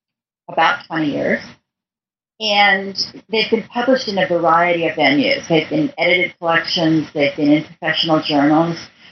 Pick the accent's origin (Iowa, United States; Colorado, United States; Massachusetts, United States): Colorado, United States; Denver; I grew up in Denver, Colorado, and I went to Colorado College, where I got a BA in philosophy.